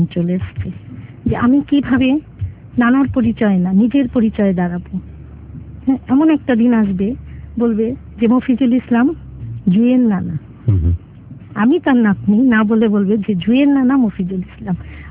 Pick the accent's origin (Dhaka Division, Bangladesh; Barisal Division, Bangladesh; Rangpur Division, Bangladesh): Dhaka Division, Bangladesh; Dhaka; আমরা জুরাইনে ছিলাম বা এখনো আছি আমাদের নিজেদের বাড়ি